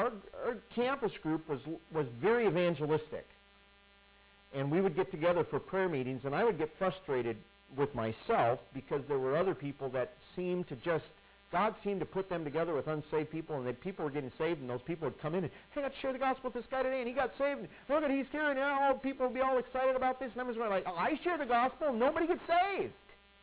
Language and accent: English; Midwest, United States; I grew up in churches in the Midwest